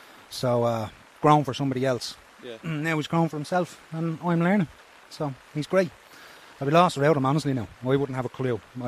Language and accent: English; Swords, Leinster, Ireland; now in Balbriggan, Ireland; I'm from Swords originally. But, no, love living here.